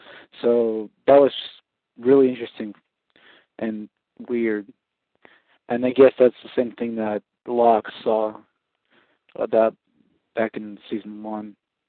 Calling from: Kansas, United States; I'm calling from Kansas.

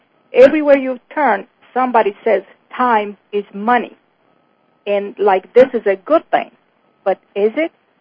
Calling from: New York, United States; I'm calling from New York, and I have a few things to say and one big request

